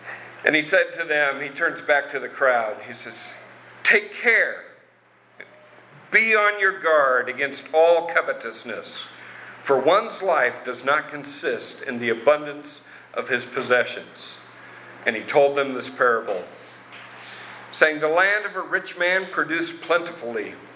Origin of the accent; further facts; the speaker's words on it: Eugene, Oregon, United States; also born or lived in Southern California; now I grew up in Eugene with some Southern California influence.